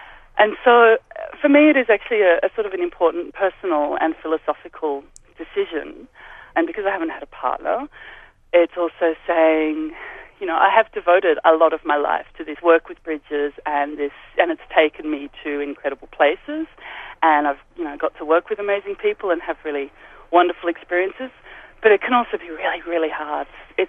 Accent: Sydney, New South Wales, Australia; now in Berlin, Germany; I'm very urban. Like, I grew up in Sydney

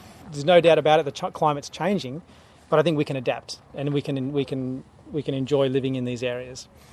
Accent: Canberra, Australian Capital Territory, Australia; now in Manila, Australia; I mean, when I grew up in Canberra, we're talking the 1970s and 80s, we didn't really have any droughts back then.

